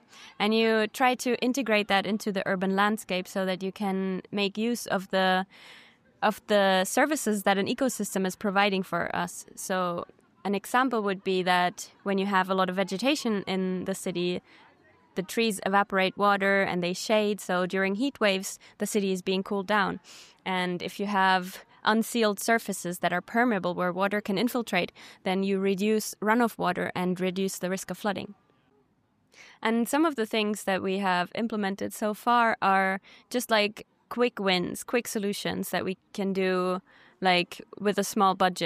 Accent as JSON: {"language": "English", "country": "Germany", "moved": "yes", "lives_now": "Switzerland", "said": "I'm originally from Germany, currently based in Switzerland."}